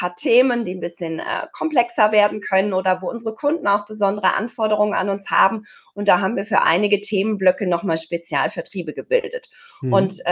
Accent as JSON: {"language": "German", "town": "Cologne", "region": "North Rhine-Westphalia", "country": "Germany", "said": "Ich bin Kölnerin"}